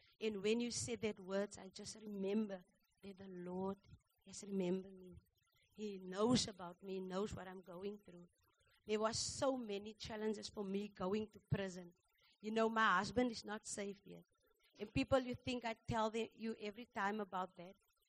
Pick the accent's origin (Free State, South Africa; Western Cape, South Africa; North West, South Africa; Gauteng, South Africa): Western Cape, South Africa; Franschhoek; Because I'm from Franschhoek. I don't even know a prison.